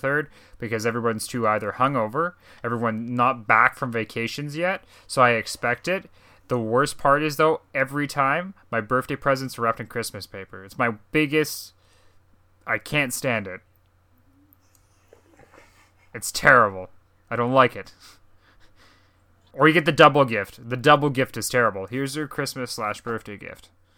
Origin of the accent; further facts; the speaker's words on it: Canada; I'm that Canadian.